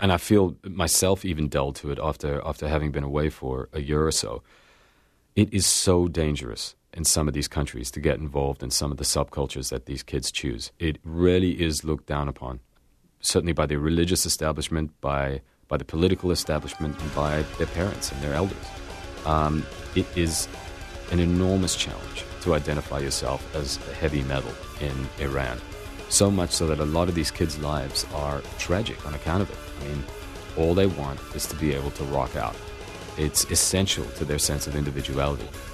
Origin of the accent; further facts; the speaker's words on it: South Africa; moved away; And as a South African, when I came over to North America, I was a little stunned at how things actually play out.